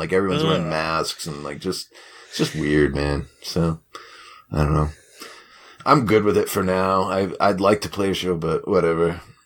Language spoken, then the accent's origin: English; Worcester, Massachusetts, United States; It's like, we're going to have all these bands from like my hometown, you know, fucking, you can see this rare cut from fucking Worcester Boogaloo fucking trio.